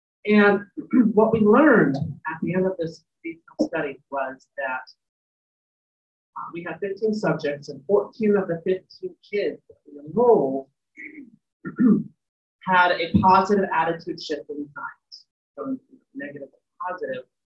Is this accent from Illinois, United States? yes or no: yes; Chicago, Illinois, United States; I'm originally from Chicago